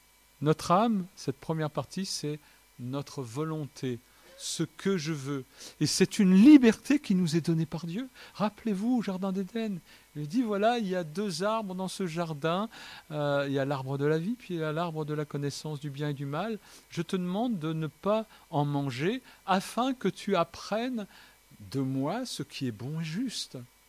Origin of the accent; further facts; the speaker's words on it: France; Je dis souvent je suis franco-vietnamien. Je suis un bon français.